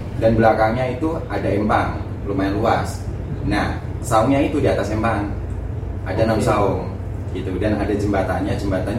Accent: Tulungagung, East Java, Indonesia; moved away; Terus akhirnya saya dari Tulungagung berangkat ke Jakarta

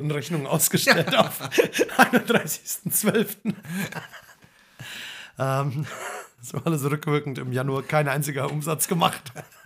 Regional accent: Slovenia; Das Lustige ist, in meinem Heimatland, Slowenien, da durften die teilweise nicht mal ihren Heimatort verlassen mit dem Auto.

